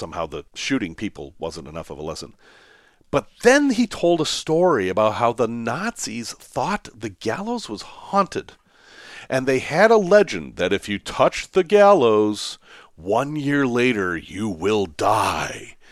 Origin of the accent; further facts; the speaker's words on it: Salem, Massachusetts, United States; Now, I grew up in Boston, or I grew up in Salem, but near enough to Boston.